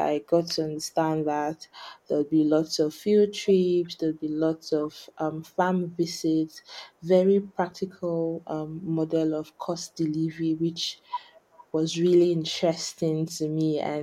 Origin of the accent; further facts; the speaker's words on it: Nigeria; now in Edinburgh, United Kingdom; I'm actually Nigerian, and my interest in coming to study in Scotland is largely because of the long history of agricultural innovation and research in Scotland.